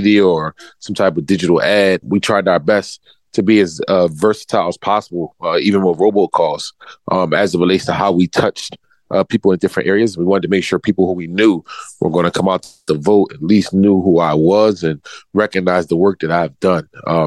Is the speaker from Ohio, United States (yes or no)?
no; Philadelphia, Pennsylvania, United States; So I grew up in Oakland.